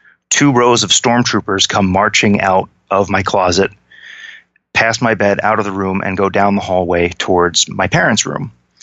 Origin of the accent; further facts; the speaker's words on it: New York, United States; I grew up in New York. I grew up in the Hudson Valley, specifically Rockland County, in the late 70s and 80s, around the time of all of the big UFO flaps in that area